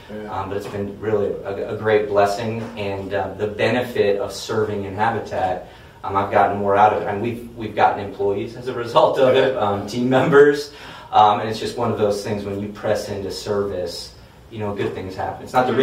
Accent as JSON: {"language": "English", "region": "Iowa", "country": "United States", "said": "So I'm from Iowa originally. As you know, we were just joking around about cornfields, but it's literally where I'm from. Didn't grow up on a farm, but did a lot of work in the cornfields as well"}